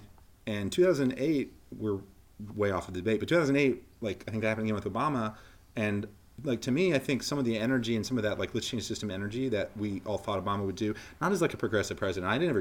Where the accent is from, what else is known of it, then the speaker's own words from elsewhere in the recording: the South, United States; I mean, I'm from the South.